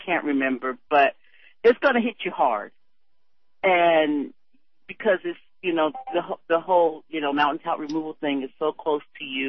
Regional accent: United States; well, I'm an American of slave descent. oh, are you afraid, are you ashamed of being from Africa? I said, no, but I'm not from Africa.

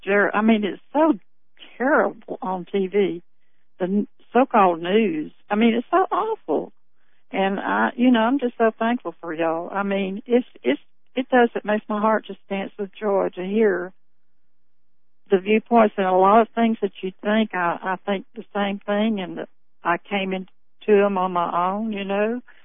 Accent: Florida, United States; also born or lived in Georgia; were born about 15 miles apart in the same year in Georgia on farms. She was raised up there, and I was raised in Florida.

